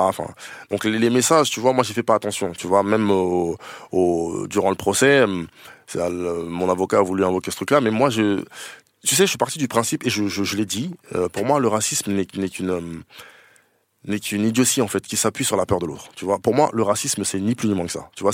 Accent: Noisy, Île-de-France, France; also born or lived in Paris; J'ai grandi à Noisy. Okay. À Noisy. Je suis né à Paris, mais j'ai grandi à Noisy.

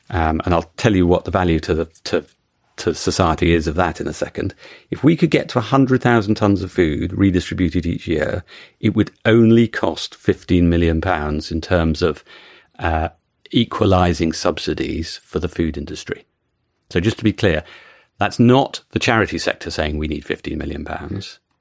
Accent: United Kingdom; And I have to say, as a Brit, I'm incredibly proud that we are up there in turning waste food into energy.

